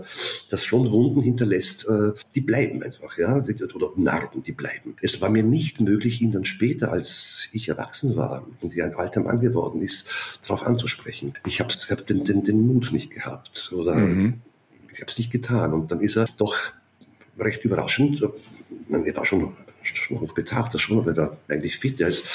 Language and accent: German; Upper Austria, Austria; wie es damals am Land, wo ich aufgewachsen bin in Oberösterreich, offenbar gang und gäbe war